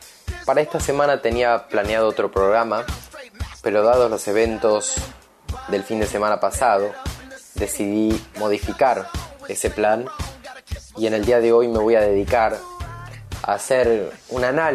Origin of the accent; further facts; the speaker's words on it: Argentina; como hincha de River y como argentino.